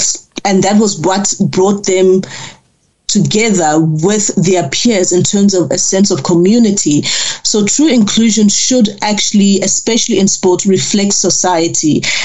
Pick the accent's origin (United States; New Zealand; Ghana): Ghana; born there; I am the child of foreign nationals. My parents were born in Ghana. I was born in Ghana